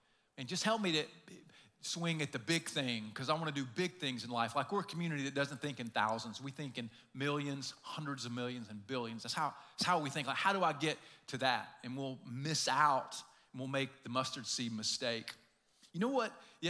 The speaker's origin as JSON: {"language": "English", "region": "Southeast", "country": "United States", "tie": "born or raised there", "said": "You guys heard of kudzu in the Southeast? Like, I grew up in the Southeast, and kudzu was just everywhere."}